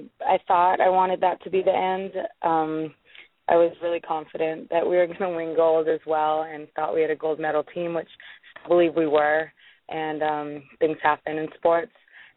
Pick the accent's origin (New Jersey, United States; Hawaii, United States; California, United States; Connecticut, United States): Hawaii, United States; Honolulu; Well, born and raised in Honolulu, Hawaii. Fortunately, that is a big volleyball state.